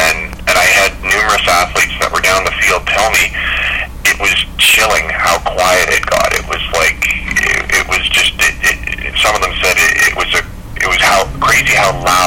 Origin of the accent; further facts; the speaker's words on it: British Columbia, Canada; the rowing events were held on the Vedder Canal, where I grew up, on a farm on Sumas Prairie.